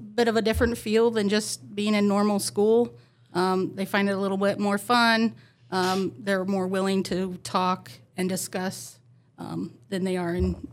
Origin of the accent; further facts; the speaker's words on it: Wabash, Indiana, United States; Okay, I'm originally from Indiana, Wabash, Indiana. I taught in Richmond, Indiana for 4 years, and then I moved to St. Henry, and I've been teaching at Fort Recovery ever since